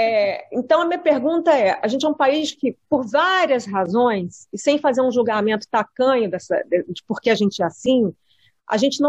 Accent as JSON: {"language": "Portuguese", "country": "Brazil", "moved": "yes", "said": "Eu sou brasileira, cara. Não é porque eu saí daqui que eu voto no Brasil, eu pago imposto no Brasil ainda, meu domicílio fiscal é o Brasil"}